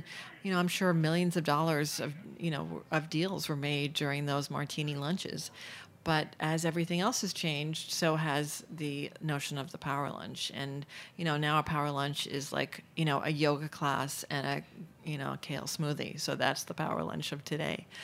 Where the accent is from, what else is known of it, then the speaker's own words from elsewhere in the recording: Manhattan, New York, United States; You know, I grew up in Manhattan. I'm going to have to say Manhattan.